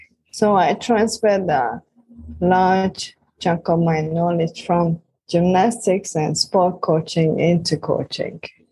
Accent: Hungary; now in London, United Kingdom; I am from Hungary originally, and I trained as a gymnast

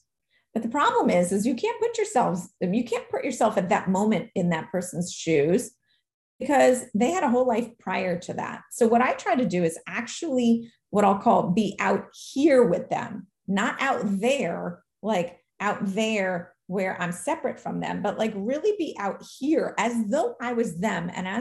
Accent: Queens, New York, United States; I grew up in Queens, New York, where there was no such thing as a majority.

